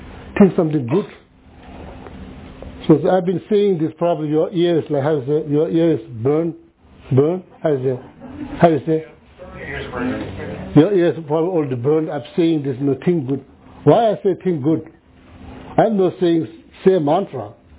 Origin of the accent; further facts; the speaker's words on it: West Bengal, India; English is a second language; When she go to the Calcutta, there's no big city, India city, close to my hometown.